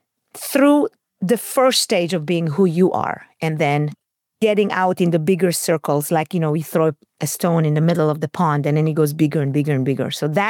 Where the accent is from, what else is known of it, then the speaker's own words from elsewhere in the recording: Israel; because to me, growing up in Israel, that was the symbol of wealth.